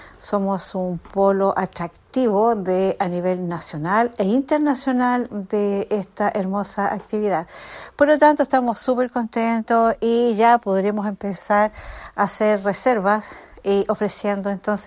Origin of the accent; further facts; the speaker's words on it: Buenos Aires, Argentina; es tan importante para nosotros como porteños